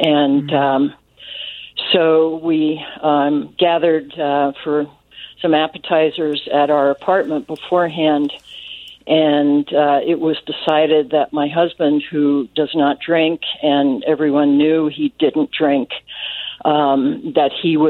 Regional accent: New Jersey, United States; also born or lived in New York; I was born and raised in New Jersey, went to college in New York.

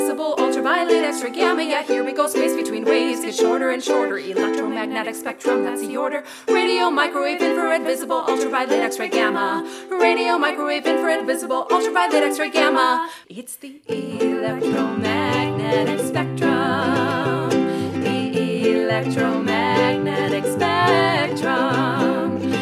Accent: Los Altos, California, United States; I'm from Los Altos, California.

